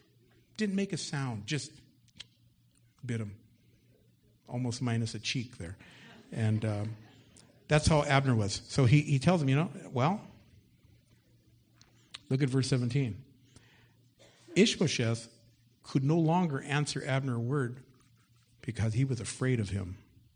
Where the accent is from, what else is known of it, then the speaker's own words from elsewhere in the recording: Wilmington, California, United States; I grew up in Wilmington. If you grew up in some of the more non-Newport Beach areas, shall we say, you get to tell who the talkers are